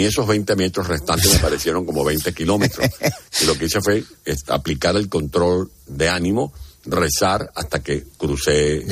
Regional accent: San Juan de los Morros, Guárico, Venezuela; born there; San Juan de los Morros, un pueblo donde nací, en Venezuela

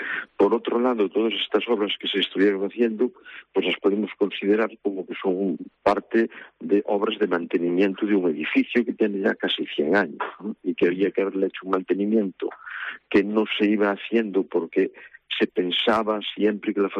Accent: Santiago de Compostela, Galicia, Spain; Sí, la estudié aquí en Santiago, sí, yo soy natural de Santiago.

